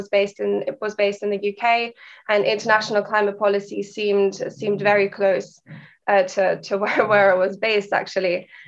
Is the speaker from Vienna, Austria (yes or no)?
yes; Vienna, Austria; also born or lived in United Kingdom; I grew up in Vienna, did all of my school years there. I then did my undergrad in the UK in Cambridge